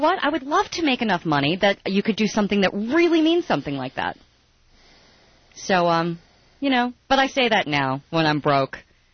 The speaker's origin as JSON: {"language": "English", "region": "Delaware", "country": "United States", "said": "Yeah, I'm from Delaware. I'm a Delaware girl."}